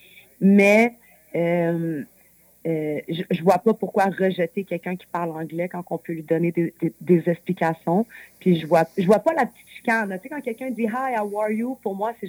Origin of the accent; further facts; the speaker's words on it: Quebec, Canada; on vient du Québec, c'est français. On parle français.